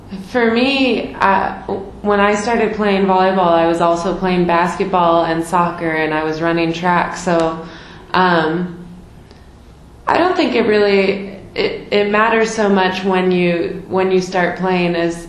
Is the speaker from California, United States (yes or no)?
yes; California, United States; born there; I was born in California.